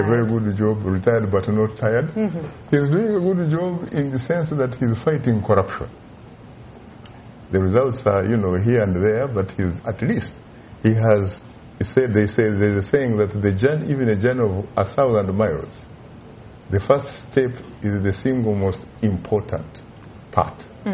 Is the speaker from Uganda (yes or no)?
yes; Uganda; I come from Uganda in East Africa.